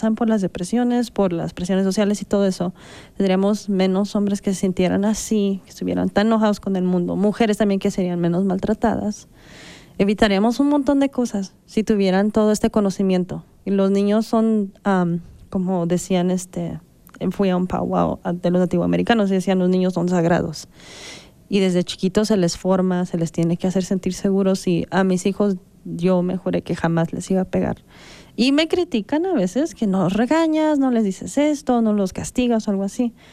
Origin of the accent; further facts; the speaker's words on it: Mexico; now in United States; El estar criando como niños aquí, bueno, mis hijos nacieron aquí, yo me crié en México